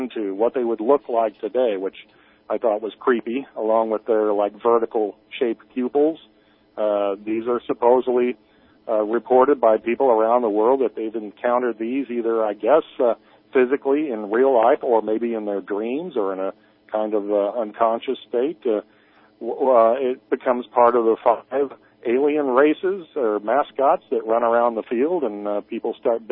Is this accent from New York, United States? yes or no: no; Cape Girardeau, Missouri, United States; outside of my hometown of Cape Girardeau, Missouri